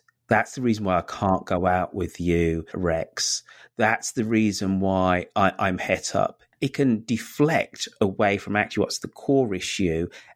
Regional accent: Birmingham, West Midlands, United Kingdom; All I can talk about is being a Brummie, having Jamaican parents.

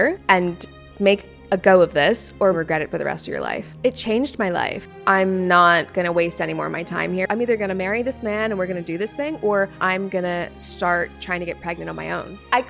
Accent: Canada; So from under the age of, say, 10, it was me, my mom, my brother. We lived in this little teeny tiny house. And sometimes when I go home, I drive past it.

